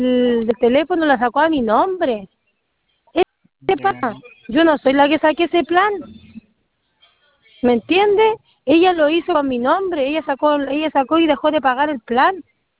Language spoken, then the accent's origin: Spanish; San Antonio, Valparaíso, Chile; yo soy de San Antonio, ¿me entiende?